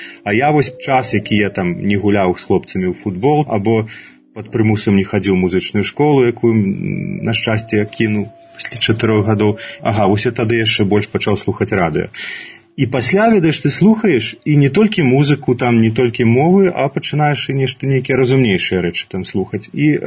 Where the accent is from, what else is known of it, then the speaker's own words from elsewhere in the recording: Minsk, Belarus; Я з Менску. Доўгі час нават мала куды з Менску выязджаў, ну толькі да адной бабкі дзеда ў Барысаў і да другой бабкі дзеда на Бярэзіншчыну, а кудысьці за межы Беларусі да 13-14 гадоў бадай што і нікуды не выязджаў.